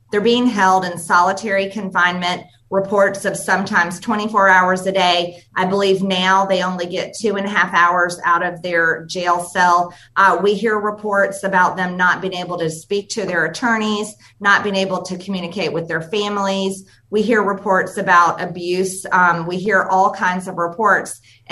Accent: Georgia, United States; There's about to be an audit in Fulton County in my home state of Georgia that I am very interested in.

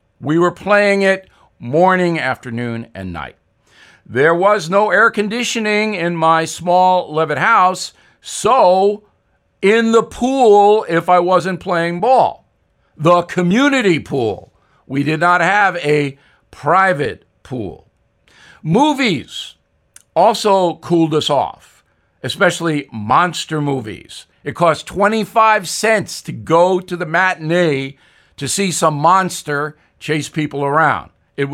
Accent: New York, United States; Growing up on Long Island, summer memories are the best.

